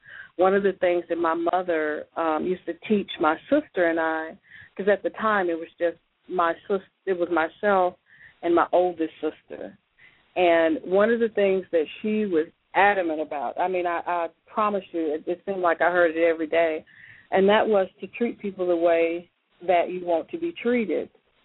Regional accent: Nashville, Tennessee, United States; born there; I was born in the Preston Taylor Housing Projects in December the 18th, 1974, in those housing projects. Are located on the west side of Nashville

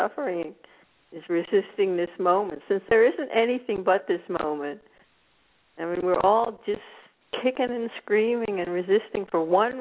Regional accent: Washington, District of Columbia, United States; I mean, I grew up in America, as you know, and. I grew up in Washington

